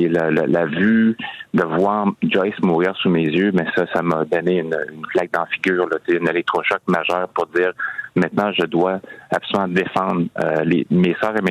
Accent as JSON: {"language": "French", "region": "Quebec", "country": "Canada", "said": "Je viens de la région de la Côte-Nord, donc de Baie-Comeau, de Sept-Îles"}